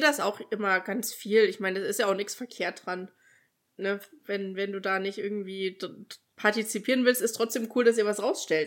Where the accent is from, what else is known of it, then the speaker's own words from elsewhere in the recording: Germany; Weil ich finde, so als Deutscher hat man manchmal noch so eine, weiß ich, man macht halt so sein eigenes Ding draus.